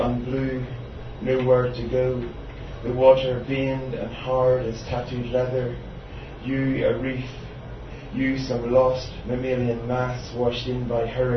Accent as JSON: {"language": "English", "region": "Northern Ireland", "country": "United Kingdom", "tie": "born or raised there", "said": "where I grew up in Northampton, near the Giant's Causeway"}